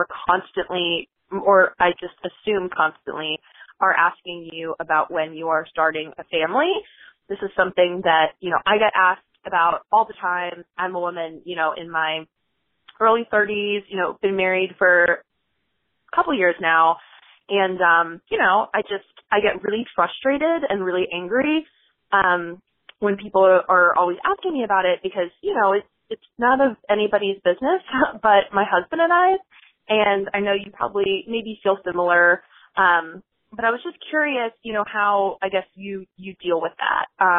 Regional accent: Washington, District of Columbia, United States; I'm from Washington, D.C., and my question is for Lauren.

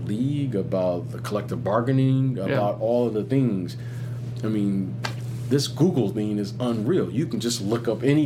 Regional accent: Detroit, Michigan, United States; I grew up in Detroit

